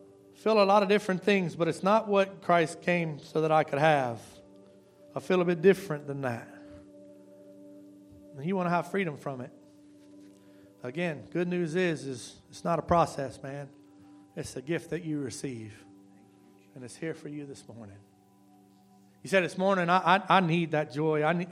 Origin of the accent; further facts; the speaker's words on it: Louisiana, United States; I'm from Louisiana. I lived in Louisiana.